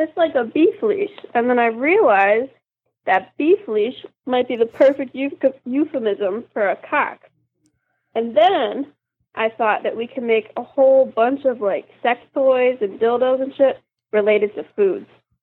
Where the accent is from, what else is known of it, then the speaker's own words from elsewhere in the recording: Ann Arbor, Michigan, United States; I'm a human. I'm from Ann Arbor.